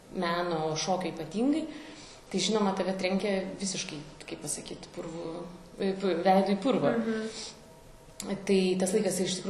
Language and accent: Lithuanian; Klaipėda, Klaipėda County, Lithuania; Jo, tai pradėkime nuo to, kad taip, tai yra mano gimtasis miestas.